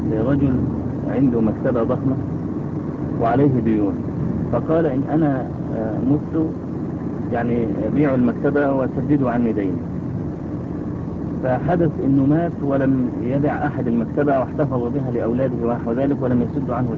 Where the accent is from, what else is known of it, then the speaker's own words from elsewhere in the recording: Egypt; يعني احنا عندنا في مصر الموظف ياخذ 40 جنيه مثلا او 50